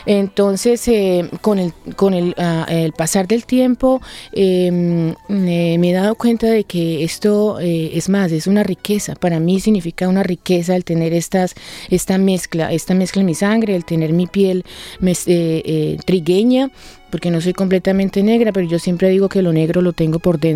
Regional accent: Colombia; como colombiana y como mucha y como nuestro pueblo latinoamericano, Carlos, somos el resultado de varias culturas

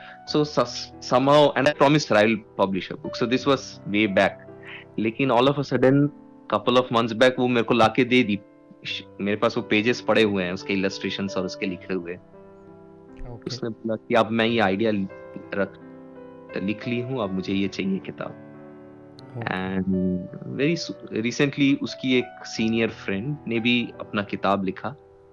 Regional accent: West Bengal, India; moved away as an adult; now in Australia; मैं खुद बंगाली हूं एंड मैं वेस्ट बंगाल को बिलोंग करता हूं इंडिया में। एंड मेरी वाइफ जो है वो बिहार की है and she is Hindi speaking. So and घर में तो हिंदी मैक्सिमम होता है हमारा।

